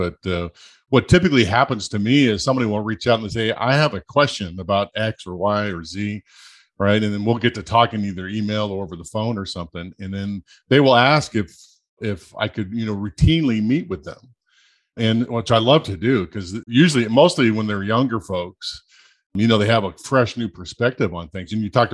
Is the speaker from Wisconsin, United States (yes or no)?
no; South Dakota, United States; I grew up in South Dakota, and the main job you get there in my little hometown was gold mining back in the day.